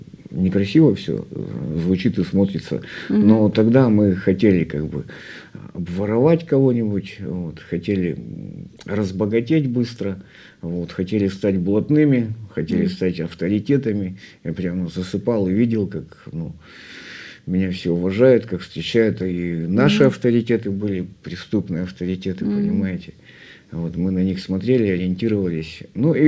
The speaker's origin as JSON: {"language": "Russian", "town": "Irkutsk", "region": "Irkutsk Oblast", "country": "Russia", "tie": "born or raised there", "said": "Я родом с города Иркутска."}